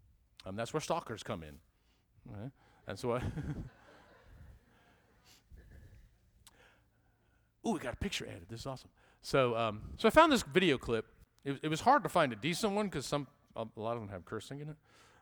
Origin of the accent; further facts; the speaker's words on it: New York, United States; born there; I was born in New York, yada, yada, yada, I'm standing here preaching to you.